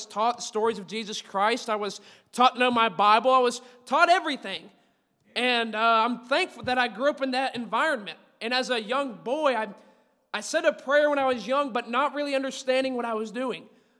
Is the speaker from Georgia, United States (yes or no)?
yes; Georgia, United States; I'm from Southeast Georgia. If you can't tell by the accents, I'm a little far from home.